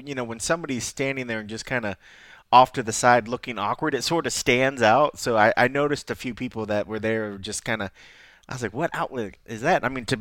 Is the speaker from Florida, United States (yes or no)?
no; Columbus, Ohio, United States; I grew up in Columbus, Ohio. Mangoes was not a big thing.